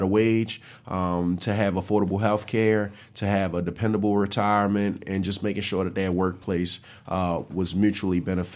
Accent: Baltimore, Maryland, United States; Born and raised in Baltimore City.

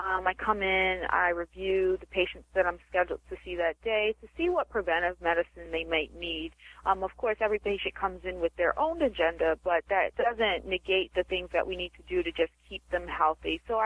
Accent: Baltimore, Maryland, United States; Well, as you stated, I am from Baltimore. I was born and raised here

